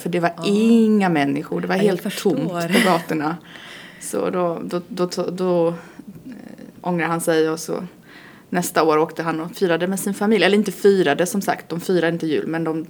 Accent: Poland; now in Sweden; Jag är från Polen och brukar alltid resa till mina föräldrar och fira med dem.

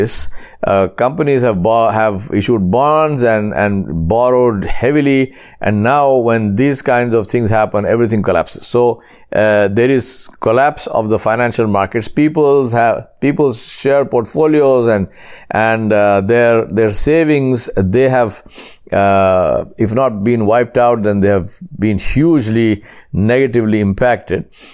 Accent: India; How many of you in India, for example, because I'm Indian, let me talk about my personal experience.

